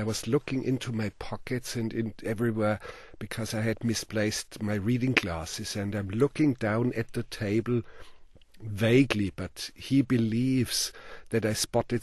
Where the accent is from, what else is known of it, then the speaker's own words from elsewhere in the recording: Germany; accent: German; English is a second language; and with my thick German accent I said, no, I will direct this movie.